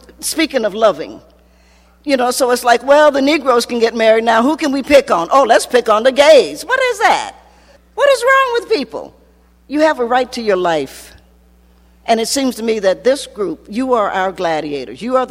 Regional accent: Southern United States, United States; I am a Southerner.

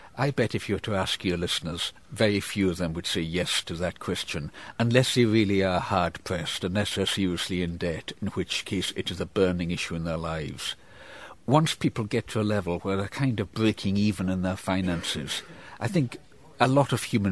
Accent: Isle of Lewis, Scotland, United Kingdom; You know, I grew up on the Isle of Lewis in the Outer Hebrides of Scotland, and in the 1960s, when I was a boy, we would all wander into each other's houses.

